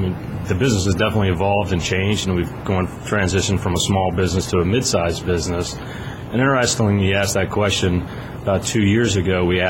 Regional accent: Pennsylvania, United States; South Central Pennsylvania. I grew up in the middle of farm country.

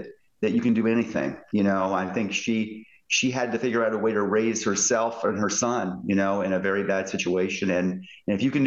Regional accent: Indiana, United States; Yeah, I grew up in southern Indiana in a tiny town, tiny farming community, about 100 people.

